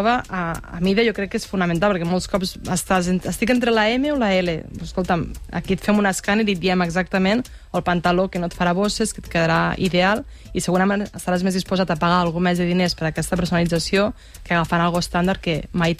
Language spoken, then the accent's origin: Catalan; Lleida, Catalonia, Spain; now in Madrid, Spain; Soc de Lleida i estic encantada d'estar aquí.